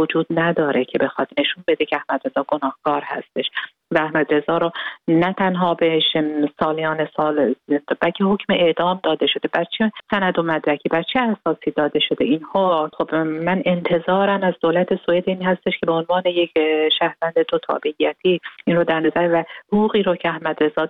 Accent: Iran; برای اینکه من یک ایرانی هستم امیدوارم اینو در نظر بگیرن.

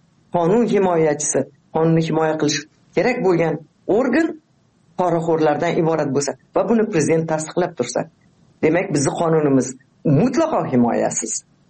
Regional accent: Tashkent, Uzbekistan; Men Toshkentda tug'ilib o'sganman. Aynan o'sha 66 yildagi zilzila bilan bog'liq ko'p voqealarni 11 yoshimda xotiramda qolgan.

